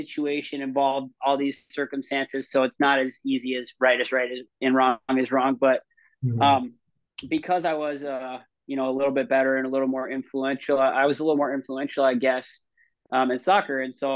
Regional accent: Blaine, Minnesota, United States; I didn't grow up in a small town. I grew up in Blaine, 50,000 people was the city population, big school

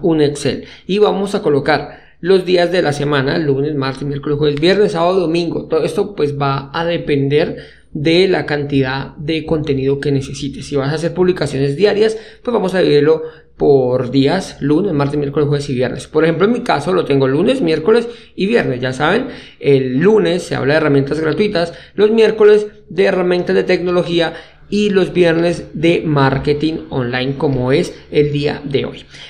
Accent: Colombia; Muchos saben pues que soy colombiano.

